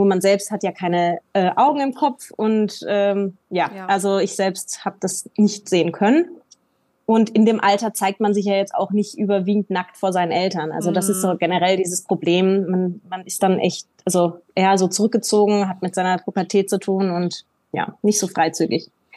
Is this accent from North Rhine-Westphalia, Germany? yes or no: yes; Essen, North Rhine-Westphalia, Germany; moved away as an adult; now in Vienna, Austria; Ich lebe in Wien tatsächlich. Ich komme ursprünglich aus Essen. Und dann übers Studium hat mich der Weg nach Wien verschlagen.